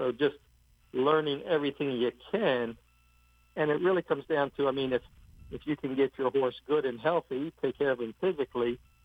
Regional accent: Bowie, Maryland, United States; also born or lived in Philadelphia, United States; was born in Philadelphia, and we moved from Pennsylvania down to Maryland, and a fellow who ended up being a fellow trainer himself was my best friend in Bowie, Maryland

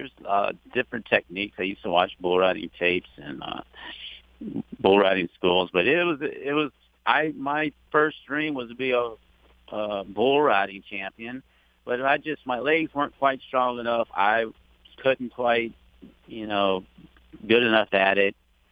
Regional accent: Louisiana, United States; also born or lived in Virginia; And so I grew up in Louisiana. A lot of people think I'm Cajun just because I've been here so long, you know, grew up there. But actually, I was born in Virginia.

